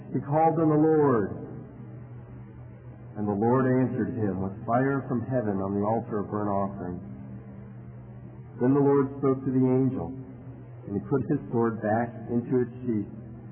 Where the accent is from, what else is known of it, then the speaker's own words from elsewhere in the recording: Ohio, United States; I was going to a soccer camp in my hometown at the local university, Ohio Wesleyan University.